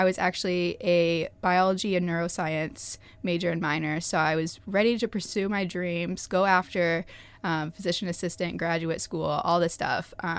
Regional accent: Noblesville, Indiana, United States; I grew up in Noblesville, Indiana, and I was in a family of four.

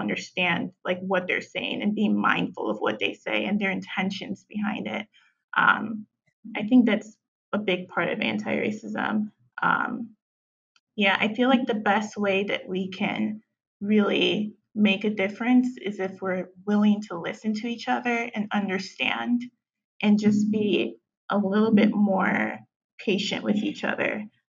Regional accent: Chicago, Illinois, United States; now in Atlanta, United States; I was born and raised in Chicago. I'm currently living in Atlanta.

